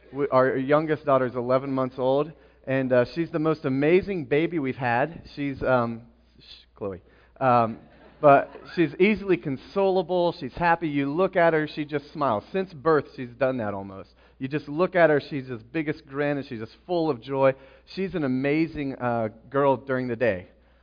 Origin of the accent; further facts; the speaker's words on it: Tipp City, Ohio, United States; I'm from Tip City, and I'm going to just start with my daughter.